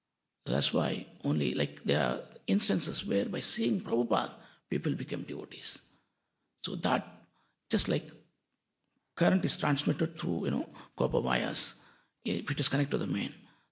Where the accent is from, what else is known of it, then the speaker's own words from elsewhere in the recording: Andhra Pradesh, India; I mean, I am from Andhra Pradesh.